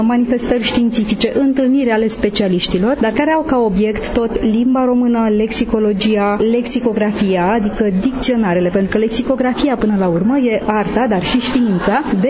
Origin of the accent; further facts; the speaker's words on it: Romania; born there; Noi am primit un dar atunci când ne-am născut aici în România, am primit ca dar și limba română, ca element identitar.